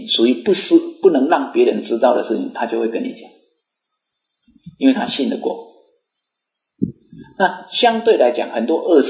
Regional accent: Taiwan; 我们台湾话叫临界价啊

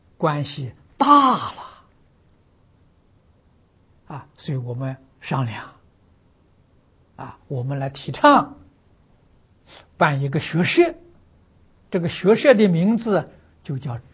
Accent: China; 支持就是我们中国人俗话常讲有良心的

